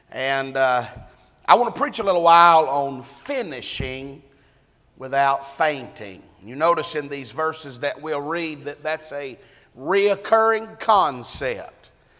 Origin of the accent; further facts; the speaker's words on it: Alabama, United States; I'm from Alabama.